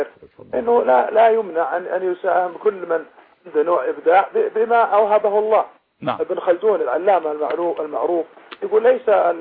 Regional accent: Kuwait; now in Chicago, United States; أنا من الكويت, أنا أكلمك من شيكاغو.

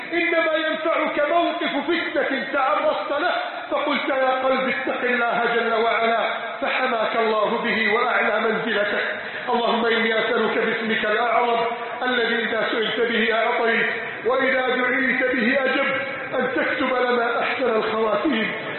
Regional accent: Egypt

